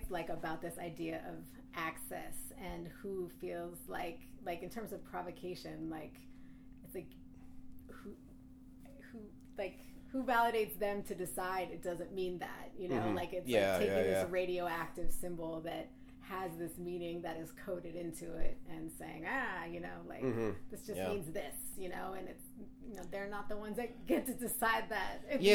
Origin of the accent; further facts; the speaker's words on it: Fallbrook, California, United States; Yes, I grew up in Southern California.